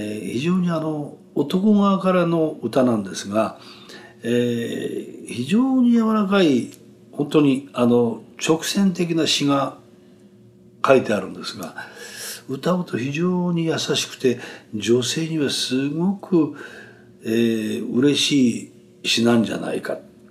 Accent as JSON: {"language": "Japanese", "region": "Kansai", "country": "Japan", "tie": "born or raised there", "said": "関西っていうのはもう生まれてずっと関西で、そうですね、生まれ育ったと思ってください。だから印象はもうほとんど、おばちゃんと一緒です、関西の。"}